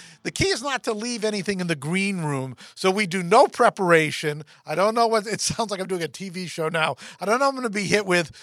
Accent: Fairfield, Connecticut, United States; I grew up in Connecticut in the suburbs, Fairfield, Connecticut. That's 50 miles from New York City.

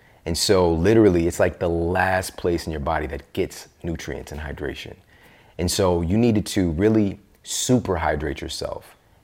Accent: Midwest, United States; Yeah, especially I'm from the Midwest.

